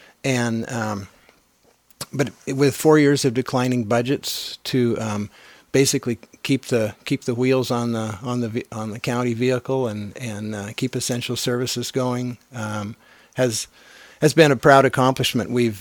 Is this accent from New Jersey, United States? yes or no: no; Scotia, California, United States; born there; I was born in Scotia in 1953, attended Fortuna Schools, graduated from Fortuna High in 71